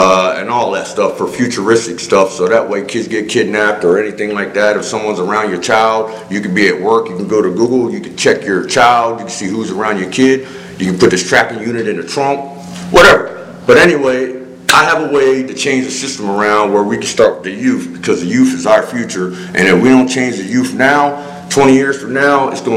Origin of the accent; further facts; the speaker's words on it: Harrington, Delaware, United States; now in Smyrna, United States; I am from Harrington, Delaware, but I actually live outside of Smyrna now.